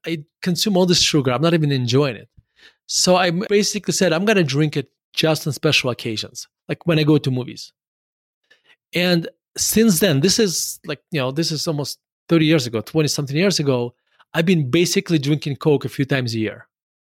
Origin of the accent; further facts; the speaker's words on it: Murmansk, Murmansk Oblast, Russia; now in Denver, United States; When I moved from Murmansk, I moved to Denver.